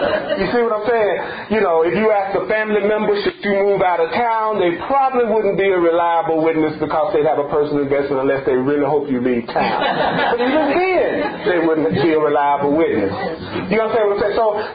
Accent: the South, United States; But like we said, I'm from the South, we like to say gone.

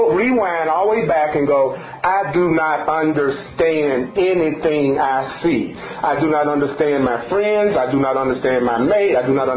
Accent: the South, United States; But like we said, I'm from the South, we like to say gone.

